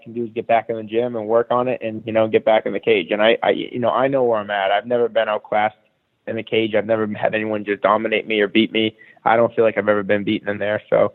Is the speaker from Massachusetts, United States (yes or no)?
yes; Boston, Massachusetts, United States; moved away as an adult; also born or lived in Providence, Rhode Island; Yeah, I grew up in Boston until I was 20. You know, I was in Boston until I was like 19. Then for 2 years, I went to Providence, Rhode Island, to go to culinary.